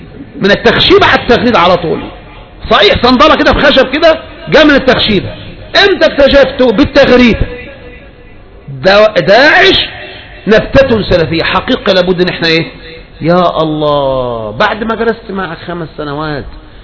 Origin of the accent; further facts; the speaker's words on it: Egypt; وعلى رأسهم بلدنا مصر